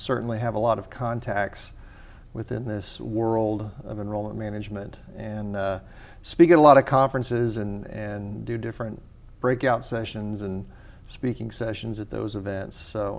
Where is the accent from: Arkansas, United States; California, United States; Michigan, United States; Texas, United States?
Arkansas, United States; Little Rock; So I grew up in Little Rock, Arkansas, and had an opportunity to, we grew up Episcopal